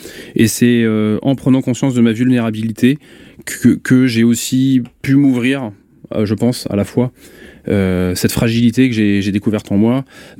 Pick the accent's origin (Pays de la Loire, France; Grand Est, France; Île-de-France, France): Pays de la Loire, France; now in Vannes, France; j'ai passé donc 24 heures dans le Maine-et-Loire, là où j'ai grandi et où mes parents avaient encore leur maison à cette époque-là